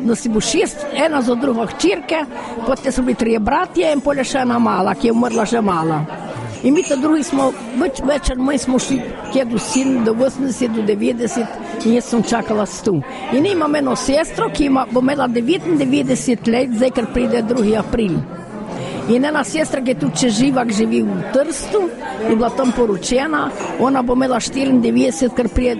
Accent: Manče, Goriška, Slovenia; Jaz sem doma iz Manč pri Vipavi. Rodila sem se 3. februarja 1913 in sem imela zdaj 100 let. Bila sem 3. hčerka, nas je bilo 10 otrok

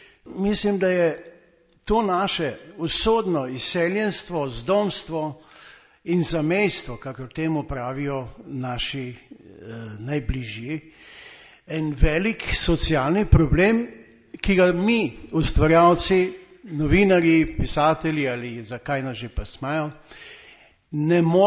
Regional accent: Ptuj, Drava, Slovenia; Jaz sem iz Ptuja doma, iz tiste podravske regije, ki beleži skoraj 19 oziroma od 17 do 19% brezposelnost.

